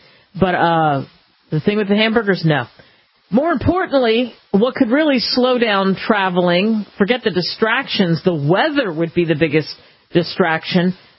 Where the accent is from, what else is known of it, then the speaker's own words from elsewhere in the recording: New Jersey, United States; In New Jersey, my home state, they're talking about doing that.